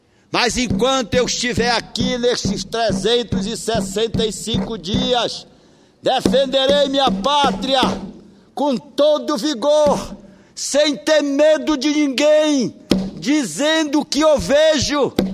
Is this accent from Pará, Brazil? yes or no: yes; Pará, Brazil; born there; visita o meu Marajó, onde eu nasci.